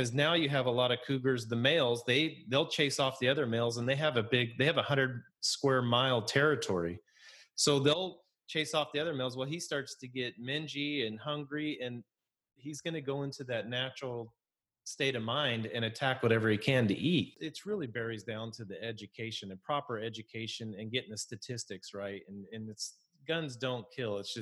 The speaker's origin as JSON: {"language": "English", "region": "Idaho", "country": "United States", "tie": "born or raised there", "said": "growing up in Idaho, there's a lot of cattle ranches"}